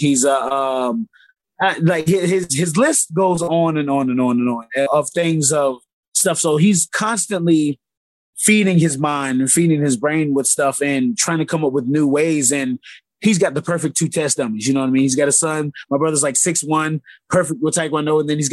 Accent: Georgia, United States; also born or lived in Spain / Colorado / Texas / Alabama; I'll claim Georgia is where I grew up. I was an Air Force brat, so born in Spain, actually. From Spain, about 4 or 5 years there. Went to Colorado, from Colorado to Texas to, I think, Alabama

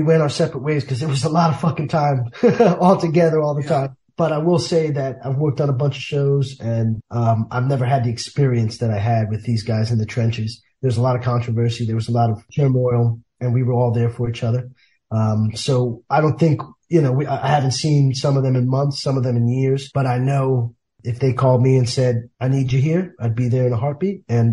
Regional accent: Bronx, New York, United States; I never knew, you know, I grew up in the South Bronx. My dad's a cop.

